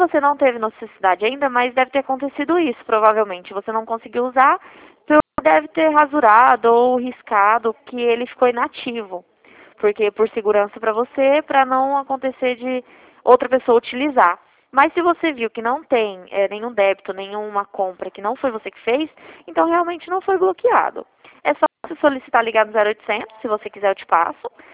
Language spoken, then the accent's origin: Portuguese; Dracena, São Paulo, Brazil; eu sou do estado de São Paulo. Sou de Dracena